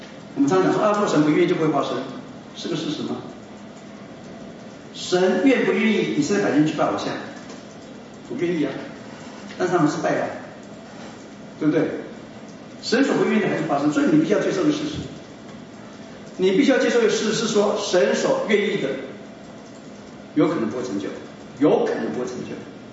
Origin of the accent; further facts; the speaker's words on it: Taiwan; 我小时候在台湾，我们生长在台湾的海岛